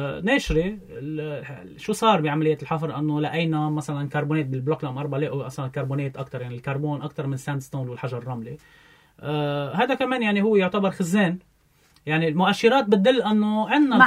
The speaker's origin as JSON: {"language": "Arabic", "town": "Hasbaya", "region": "Nabatieh Governorate", "country": "Lebanon", "tie": "born or raised there", "said": "ايه هذا من ضيعتي من حصبيه يعني من الضيعه نحن"}